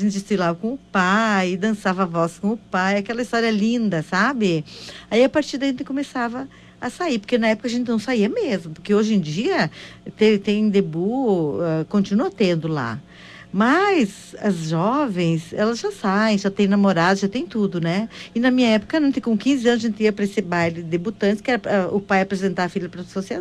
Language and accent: Portuguese; Santa Bárbara do Sul, Rio Grande do Sul, Brazil; also born or lived in Palmeira das Missões; Eu sou natural de Santa Bárbara do Sul, no interior de Santa Bárbara, né? Nasci num municípiozinho de Santa Bárbara. E aí depois, de alguns anos, eu fui morar em Palmeira das Missões.